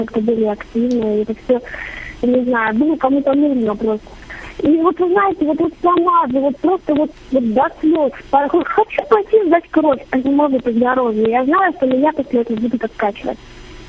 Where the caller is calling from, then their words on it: Kaliningrad Oblast, Russia; я из Калининградской области.